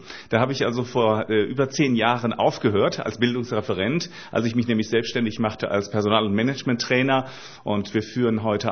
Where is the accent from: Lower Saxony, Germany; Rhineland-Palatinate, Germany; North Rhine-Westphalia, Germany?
Rhineland-Palatinate, Germany; born there; Und ich komme ursprünglich mehr aus dem Rheinland. Geboren bin ich im Hunsrück.